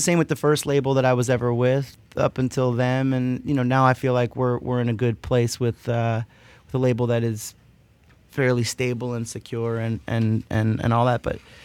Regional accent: East Coast, United States; I'm from the from the East Coast.

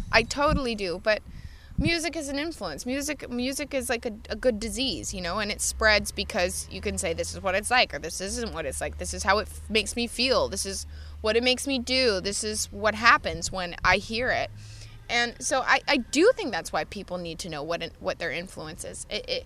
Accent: Tennessee, United States; now in London, United Kingdom; I'm 23 years old, born and raised in Tennessee. I've traveled a lot. I've lived in quite a few different interesting places. I live in London now.

